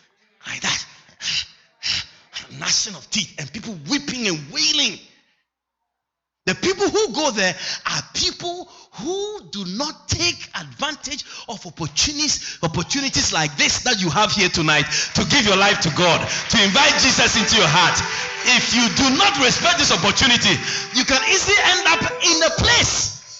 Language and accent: English; Agogo, Ashanti, Ghana; I was born in West Africa, in a country called Ghana, in a region called Ashanti region, in a town called Agogo, to … 86 years ago.